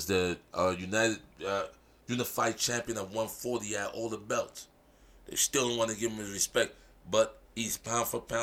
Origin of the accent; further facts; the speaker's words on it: New York, United States; I'm from New York. Them boys can fight.